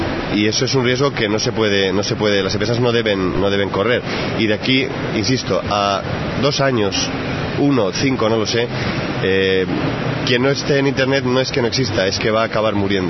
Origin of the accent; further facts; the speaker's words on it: Bilbao, Basque Country, Spain; Era una bilbainada porque yo soy de Bilbao también.